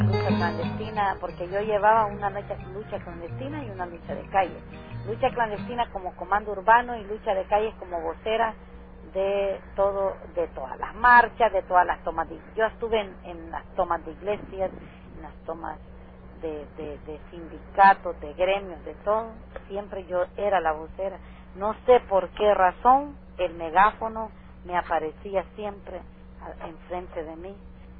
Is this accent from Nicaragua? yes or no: yes; Nicaragua; Cuando yo vine de Nicaragua, cuando yo vine a todo eso